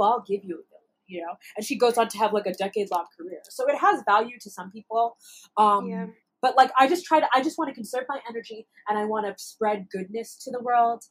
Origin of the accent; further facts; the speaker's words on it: New York, United States; But I'm a New Yorker.